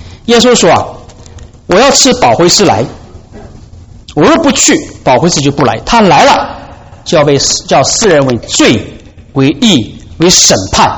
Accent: China; 我们中国人有的时候比较强调我们要面子啊，我们中国的文化实在是个面子的文化啊

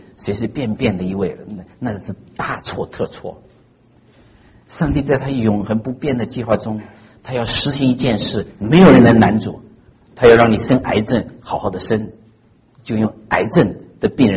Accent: Hunan, China; 我在湖南农村小时候长大的时候，乞讨的人是成批的

